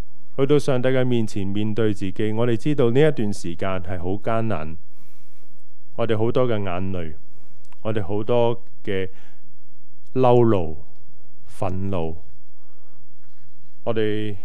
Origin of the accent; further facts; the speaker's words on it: Hong Kong; 我是一个香港人，我是一个中国人，